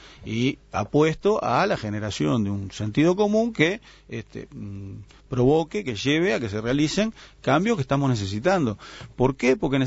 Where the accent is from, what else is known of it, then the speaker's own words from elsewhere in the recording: Salto, Uruguay; Yo vengo de Salto